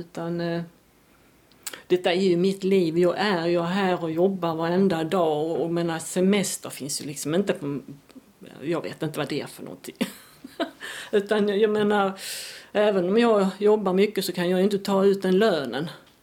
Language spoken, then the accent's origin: Swedish; Ängelholm, Skåne, Sweden; för jag är från Ängelholm